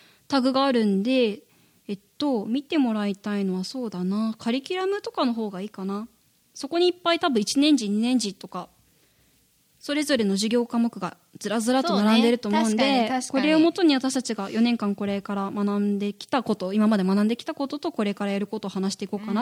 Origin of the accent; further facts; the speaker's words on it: Okinawa, Japan; now in Fukuoka, Japan; 私沖縄県出身だから